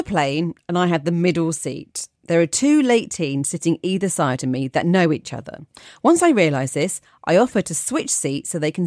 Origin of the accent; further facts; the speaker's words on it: Nyon, Vaud, Switzerland; I was at a large music festival near my hometown of Nyon, near Geneva, Switzerland.